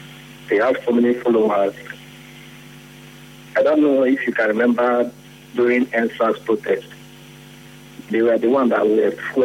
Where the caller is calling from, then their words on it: Port Harcourt, Rivers, Nigeria; I'm calling from Port Harcourt.